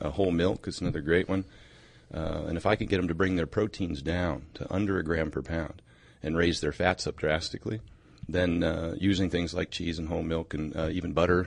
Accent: Oregon, United States; Yeah, I'm from Oregon, so obviously I like the Tillamook cheese.

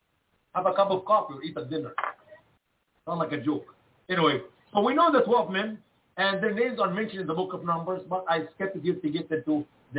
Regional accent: Egypt; land he's talking about here, where the children of Israel will be afflicted, are the land of Egypt, my home country.

